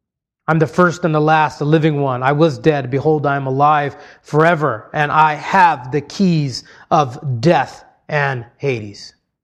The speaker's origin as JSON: {"language": "English", "region": "Hawaii", "country": "United States", "tie": "born or raised there", "said": "Growing up in Hawaii, if there was one word that across the nation would capture the Hawaiian people, I guess, the most common word would be aloha."}